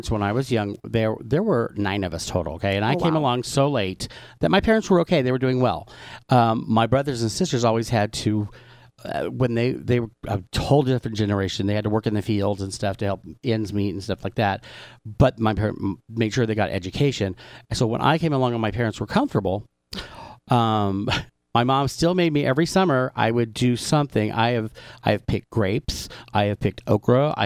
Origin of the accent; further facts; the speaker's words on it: Palm Springs, California, United States; Because I've seen that growing up in Palm Springs a lot.